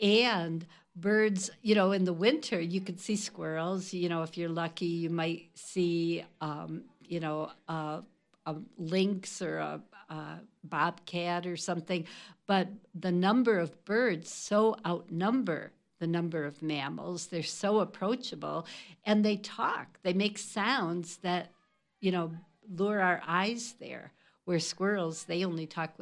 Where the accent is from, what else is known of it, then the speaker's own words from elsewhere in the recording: Northlake, Illinois, United States; No, in North Lake. My dad was a Chicago firefighter.